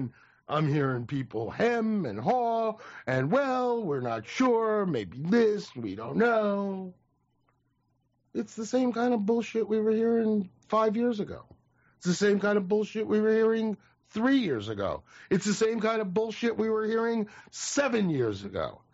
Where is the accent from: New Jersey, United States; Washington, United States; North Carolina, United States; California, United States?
New Jersey, United States; Where I come from, that's called bullshit. Yeah, I mean, because I'm from Jersey. Jersey, we call bullshit, bullshit.